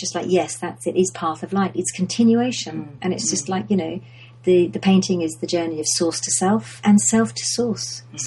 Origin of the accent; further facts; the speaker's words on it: London, United Kingdom; yes, I come from London.